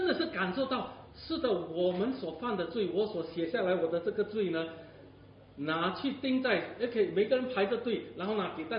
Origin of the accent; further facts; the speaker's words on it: China; 我们中国人很常常有的就是这个他的 baby 生下来的时候有这个肝黄